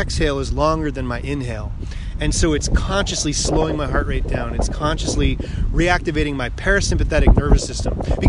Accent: East Coast, United States; I grew up on the East Coast. My family had one rule.

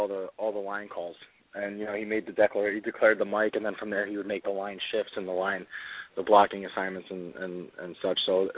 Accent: Connecticut, United States; I'm from Connecticut, but my grandmother lives in New Jersey

